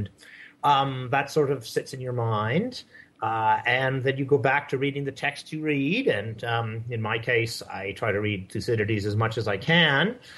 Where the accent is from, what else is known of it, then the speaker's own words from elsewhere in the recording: Japan; I guess the most interesting thing about me is that I grew up in Japan.